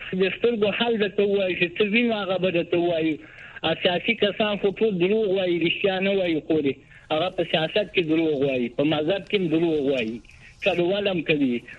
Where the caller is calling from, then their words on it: Kabul, Afghanistan; د کابل نه خبرې کوم کوي.